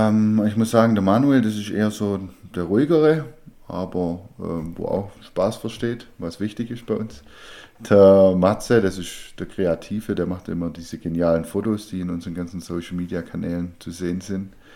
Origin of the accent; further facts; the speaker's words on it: Baden-Württemberg, Germany; Ja, als Schwabe kauft man keine Spätzle, sondern macht sie selber.